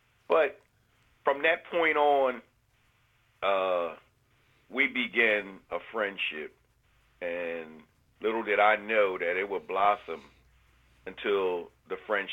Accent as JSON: {"language": "English", "town": "New Castle", "region": "Delaware", "country": "United States", "said": "I'm from Newcastle, Delaware."}